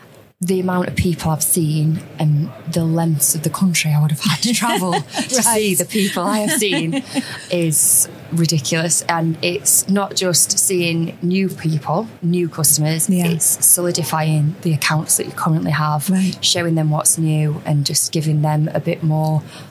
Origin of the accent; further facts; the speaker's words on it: Sheffield, Yorkshire and the Humber, United Kingdom; Who actually we're both from Sheffield, so it was quite weird when we met.